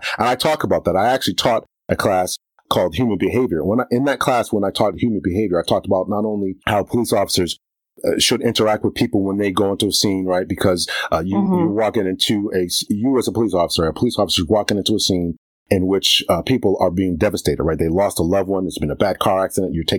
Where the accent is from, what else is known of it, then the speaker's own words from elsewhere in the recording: Waterbury, Connecticut, United States; I joined in 1995, and growing up, I grew up in Waterbury, Connecticut. Fairly.